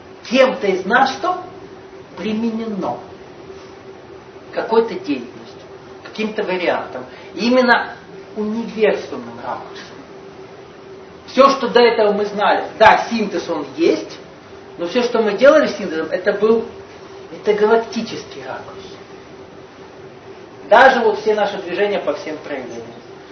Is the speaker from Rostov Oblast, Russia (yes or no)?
no; Moscow Oblast, Russia; Я не из Новосибирска. Когда вы сказали: на башне продают, у нас в Подмосковье башен нет, у нас деревня.